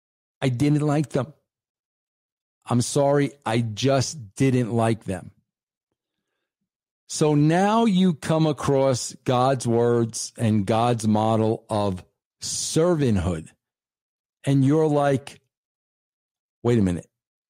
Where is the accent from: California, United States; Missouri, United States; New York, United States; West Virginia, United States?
New York, United States; accent: New York; Floored. That's my New York accent. Floored.